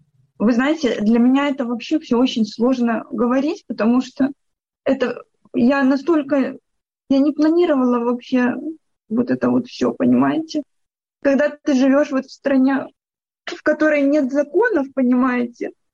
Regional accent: Grodno, Grodno Region, Belarus; now in Minsk, Belarus; в родном городе, откуда я родом, в Гродно

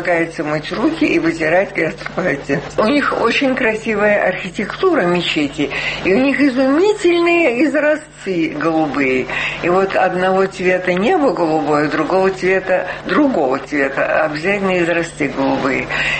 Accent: Moscow, Russia; Мы командировочные, мы из Москвы.

